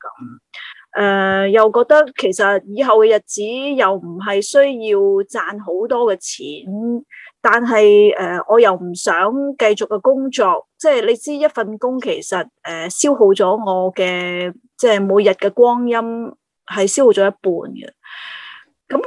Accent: Shuikou, Guangdong, China; 退休的地方啦，就是回到我的家乡啦，水口啦

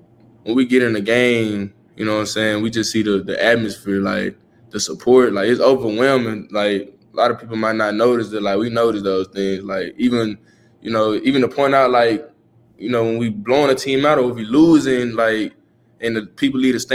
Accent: Mississippi, United States; now in Miami, United States; Like, I'm from Mississippi. Like, I'm not used to that fast city life.

